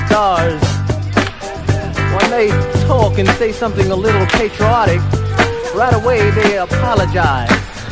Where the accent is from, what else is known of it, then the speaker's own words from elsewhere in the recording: United States; born there; I'm an American, I was born here, anybody like it or not.